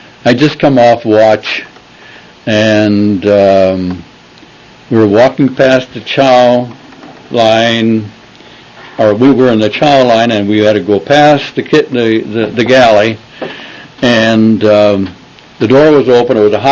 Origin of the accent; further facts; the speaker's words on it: Wisconsin, United States; If I compared it to what we had back when we had Thanksgiving growing up in Wisconsin, it was very comparable, very good.